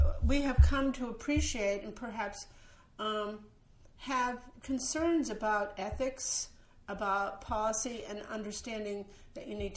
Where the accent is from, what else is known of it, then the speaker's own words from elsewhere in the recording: Massachusetts, United States; I grew up in Massachusetts.